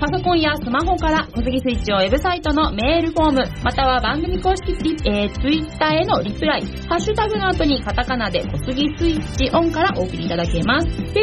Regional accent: Kawasaki, Kanagawa, Japan; 本日の番組メインパーソナリティは、川崎生まれ川崎育ち、自称夢見ヶ崎動物公園専属アイドル … のリーダー、おしゃべり担当

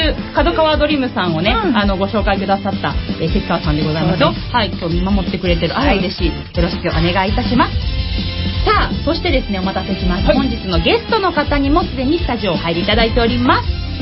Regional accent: Kawasaki, Kanagawa, Japan; 川崎生まれ川崎育ち、自称夢見ヶ崎動物公園専属アイドル

